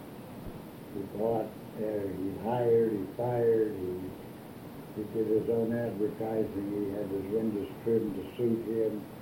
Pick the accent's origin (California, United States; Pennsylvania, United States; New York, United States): Pennsylvania, United States; Pittsburgh; born there; I was born in Pittsburgh, on Long Street in Oakland. It's a street only a block long.